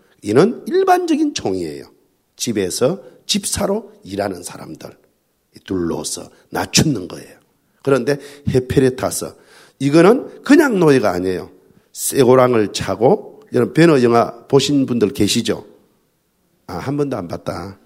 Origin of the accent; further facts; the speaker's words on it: South Korea; 내가 한국 사람이다. 코리아다.